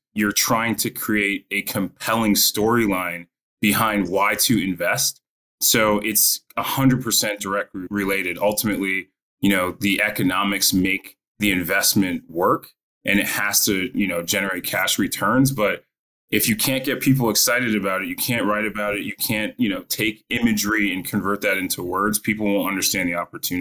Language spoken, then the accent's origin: English; Nashua, New Hampshire, United States; Yeah, so I grew up in a small town in New Hampshire, in Nashua, New Hampshire, about 45 minutes outside of Boston.